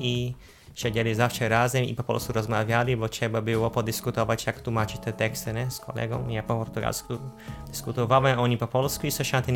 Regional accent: North Region, Brazil; Polish is a second language; now in Gliwice, Poland; I pochodzę z Brazylii, z północy Brazylii i mieszkam tu na Śląsku cały czas w Gliwicach już od 9 lat.

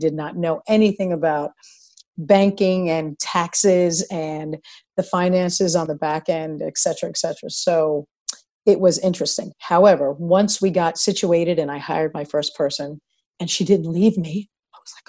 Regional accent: Yonkers, New York, United States; I'm half Italian and I grew up in New York. And a lot of where I grew up was in Yonkers, which is like the Bronx light. And my mom's from the Bronx and the whole thing.

